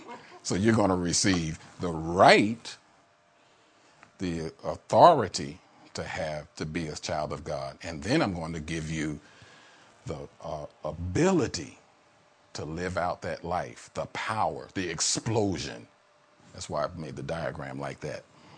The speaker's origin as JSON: {"language": "English", "region": "Midwest", "country": "United States", "said": "I'm from the Midwest, so I know the sound of a mighty rushing wind when a tornado is on the way."}